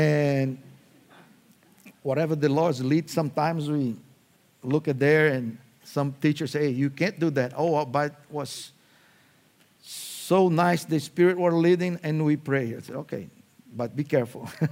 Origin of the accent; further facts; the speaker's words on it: Recife, Pernambuco, Brazil; English is a second language; I'm from Recife. I grew up at Word of Life, going there since I was 6 years old